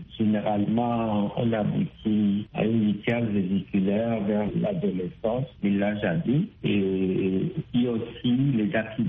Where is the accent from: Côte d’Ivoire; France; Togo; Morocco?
Togo